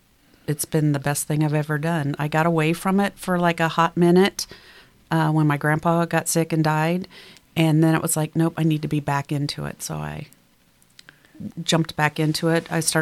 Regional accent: Golden Eagle, Illinois, United States; I grew up in Golden Eagle.

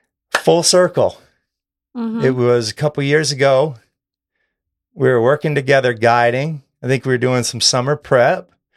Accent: Michigan, United States; Growing up in Michigan a long time ago, they did do the first day of shotgun season, no school.

